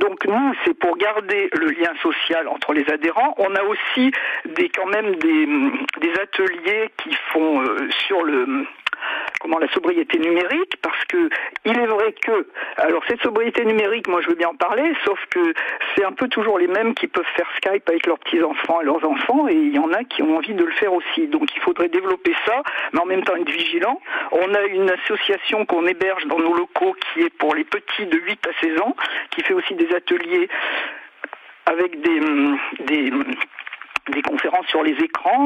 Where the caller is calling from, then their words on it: Grenoble, Auvergne-Rhône-Alpes, France; Moi, je suis de Grenoble, 38. Ah, 73, c'est ma naissance